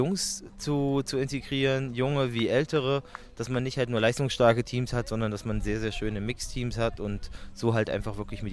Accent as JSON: {"language": "German", "country": "Germany", "tie": "born there", "said": "Aber natürlich bin ich auch trotzdem in Deutschland geboren und freue mich halt auch, wenn die Deutsche ein bisschen weiterkommen würde."}